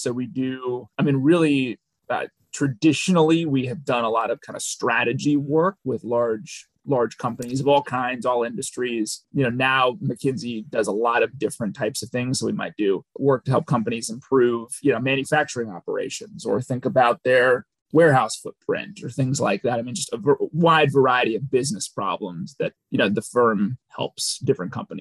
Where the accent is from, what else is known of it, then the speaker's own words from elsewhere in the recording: Minneapolis, Minnesota, United States; also born or lived in Virginia; now in Dallas, United States; Minneapolis originally. Okay. Okay. Yeah. And then a number of years in Virginia, obviously with the CIA, sometime in the Middle East too. But we've been in Dallas now for a long time and we love it here.